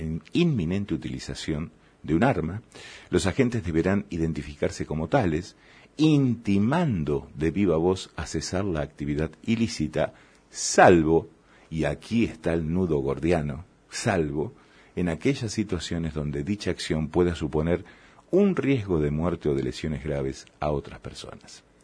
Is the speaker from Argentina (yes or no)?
yes; Argentina; Somos vulnerables, somos argentinos.